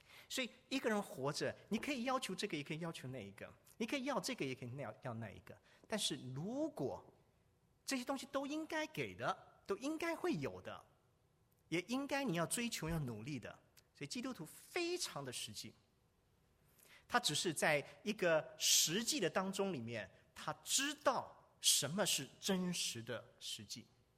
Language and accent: Chinese; China; 我们中国人就是说儿女成才怎么样，父母亲就得到满足嘛